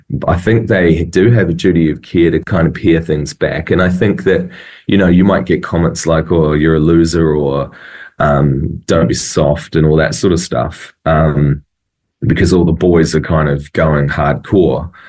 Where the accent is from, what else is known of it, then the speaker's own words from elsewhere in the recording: New Zealand; growing up in New Zealand, you know, in the 90s